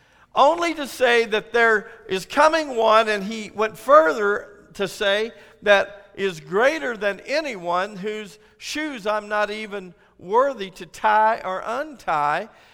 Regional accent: United States; born there; I'm really proud about being an American. I was born an American. I've lived here all of my life

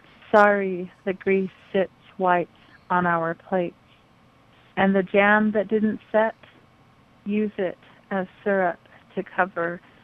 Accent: Kirtland, New Mexico, United States; I grew up in Kirtland, little old Kirtland, New Mexico

